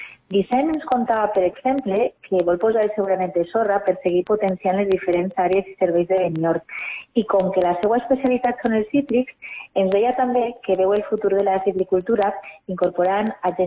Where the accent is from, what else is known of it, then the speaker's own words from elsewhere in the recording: Santa Magdalena de Pulpis, Valencian Community, Spain; now in Benicarló, Spain; encara que estiguem a Benicarló, el meu poble també està en Santa Magdalena